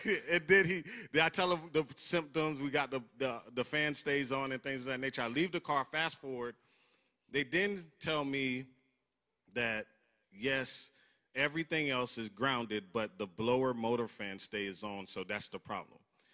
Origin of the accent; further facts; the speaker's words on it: Florida, United States; born there; I was born in Florida, but this is my first as a homeowner.